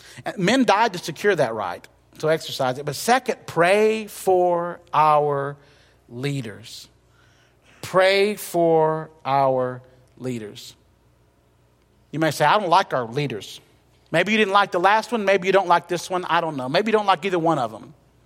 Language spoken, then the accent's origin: English; Huntsville, Alabama, United States; also born or lived in Douglasville; now in Albertville, United States; Lily and I grew up in Huntsville. We lived in Douglasville, Georgia.